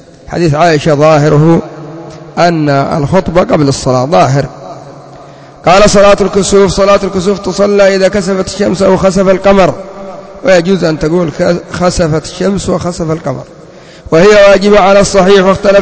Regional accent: Yemen; بعض الناس عندنا في اليمن يحول الكوت أو يحول الجبة

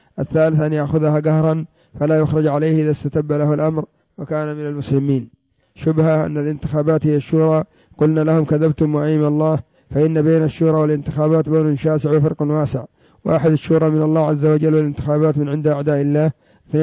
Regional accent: Yemen; تقربهم عندنا في اليمن للروافض والحزبيين والصوفية والعصاة

